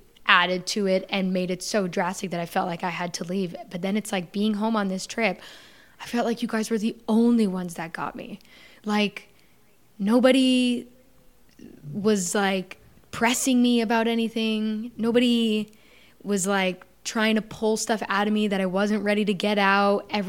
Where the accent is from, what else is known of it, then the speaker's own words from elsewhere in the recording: Canada; now in Los Angeles, United States; especially being a Canadian that moved